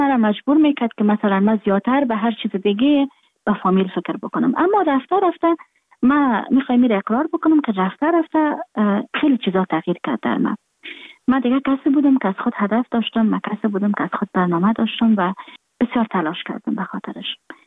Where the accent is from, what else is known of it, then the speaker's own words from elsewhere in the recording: Afghanistan; moved away; من در خارج هستم، خارج از افغانستان هستم